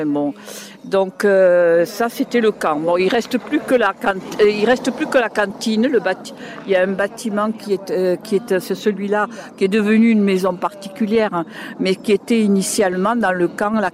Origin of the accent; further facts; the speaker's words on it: France; born there; Donc moi, je suis née en France.